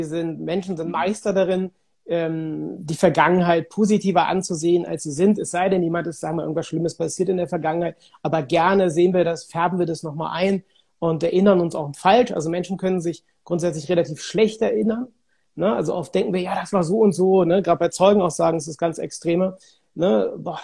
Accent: Cologne, North Rhine-Westphalia, Germany; Bei uns in Köln sagt man immer, es hätte noch immer Jod gegangen

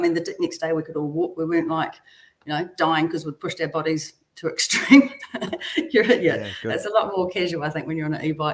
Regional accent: Palmerston North, Manawatū-Whanganui, New Zealand; because we're from Palmerston North

